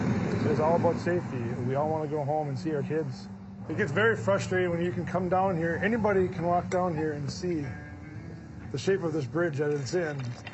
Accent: Minnesota, United States; I'm from Stearns County, and I'm a bridge inspector.

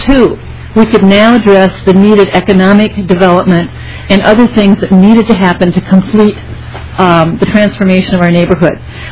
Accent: Minneapolis, Minnesota, United States; Our story, and I come from the Jordan neighborhood in Minneapolis, which is one of the largest concentrations of poverty in Hennepin County.

